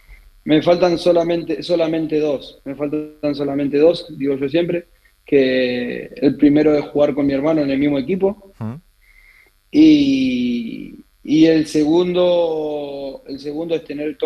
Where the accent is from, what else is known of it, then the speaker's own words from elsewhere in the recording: Argentina; now in Spain; Yo como argentino, obvio que me encantaría y amaría ir a la selección argentina.